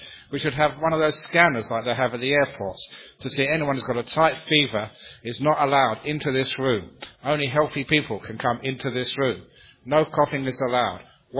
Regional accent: Acton, London, United Kingdom; When I was a young boy, growing up in Acton, in the West London, a poor part of that place, because most of my friends were migrants. My father was very poor, legitimately poor.

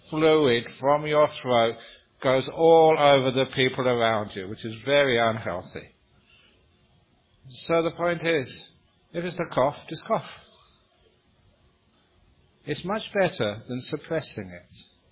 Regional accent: Acton, London, United Kingdom; When I was a young boy, growing up in Acton, in the West London, a poor part of that place, because most of my friends were migrants. My father was very poor, legitimately poor.

